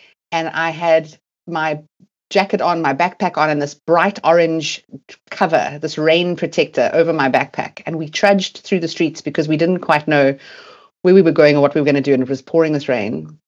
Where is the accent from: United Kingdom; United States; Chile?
United Kingdom; And I mean, you know, we're so British.